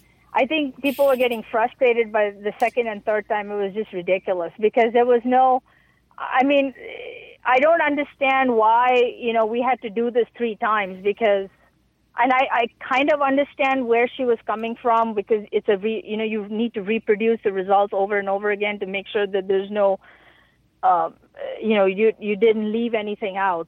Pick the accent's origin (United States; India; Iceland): India; I'm from India.